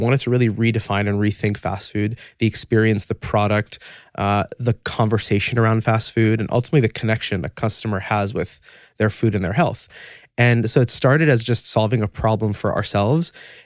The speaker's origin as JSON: {"language": "English", "region": "New York", "country": "United States", "said": "and I'm from New York, they're from"}